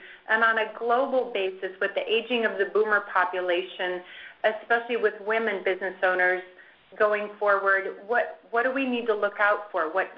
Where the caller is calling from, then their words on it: Phoenix, Arizona, United States; I'm here from Phoenix, Arizona.